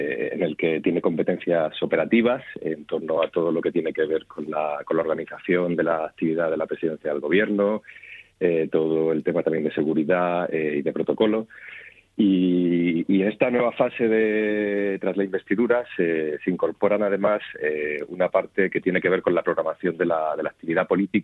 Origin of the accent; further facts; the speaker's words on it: Cehegín, Region of Murcia, Spain; mucha gente, muchísima gente de la región, por supuesto, de toda la región y especialmente de Cejín, de mi pueblo.